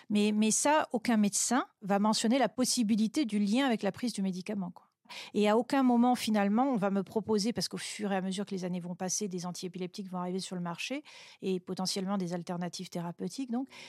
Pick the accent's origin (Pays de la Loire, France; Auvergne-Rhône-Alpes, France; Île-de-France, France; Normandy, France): Pays de la Loire, France; Angers; also born or lived in Toulouse; moi, je suis née à Toulouse. Et à l'âge de 11 ans, mes parents vont déménager à Angers, près de Nantes.